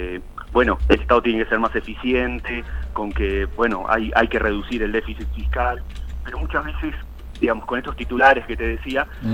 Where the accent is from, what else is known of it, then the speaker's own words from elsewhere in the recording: Salta, Argentina; yo soy cineasta acá de Salta